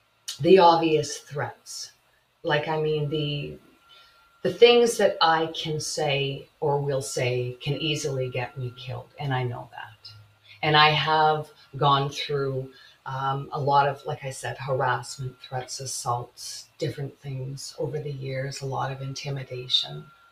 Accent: Canada; the violations of my rights that were occurring as a Canadian citizen and victim of crime and human trafficking.

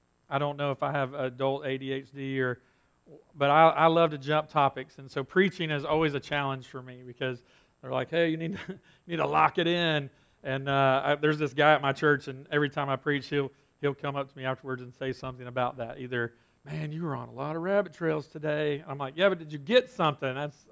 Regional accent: Whitesburg, Georgia, United States; I am honored to be sharing with you all today. I am from Whitesburg, Georgia. It's just across the state line on I-20 as you're headed to Atlanta

